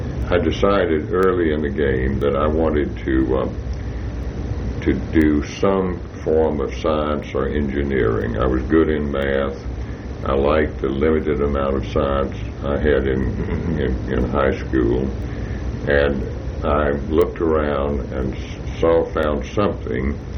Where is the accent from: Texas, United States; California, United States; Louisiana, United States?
Louisiana, United States; Rayville; also born or lived in Calhoun; I grew up in two small towns in Louisiana. One is where the experimental farm was, which is a town named Calhoun in North Louisiana. And then the rest of the time in one named Rayville